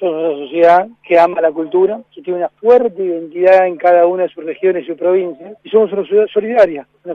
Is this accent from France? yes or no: no; Argentina; como argentinos